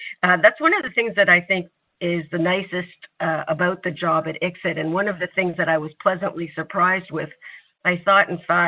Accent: Montreal, Quebec, Canada; Well, I am a Canadian citizen. I was born in Montreal and grew up in Montreal. And did my law school actually at McGill University in Montreal.

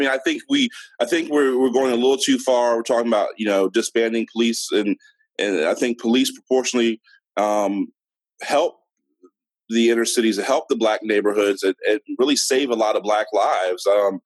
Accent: Maryland, United States; I grew up in Maryland, you know, overwhelmingly working class Democrat family

